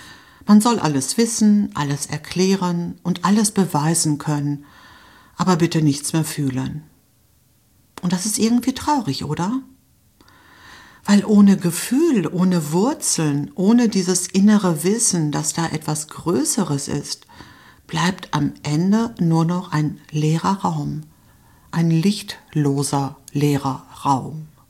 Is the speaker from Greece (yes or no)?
yes; Greece; Ich bin Griechin, wie ihr wisst. Und in Griechenland gehört der Glaube einfach dazu.